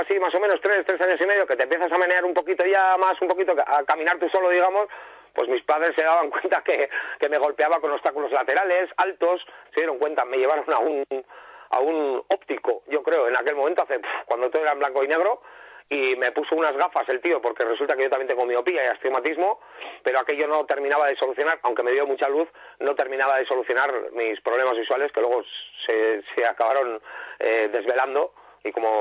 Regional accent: San Sebastián, Basque Country, Spain; yo básicamente soy un rockero donostiarra, prácticamente ciego

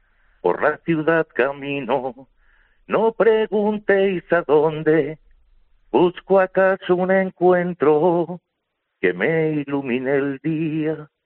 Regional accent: Cuenca, Castilla-La Mancha, Spain; porque nos une también que somos paisanos, por los dos somos de Cuenca

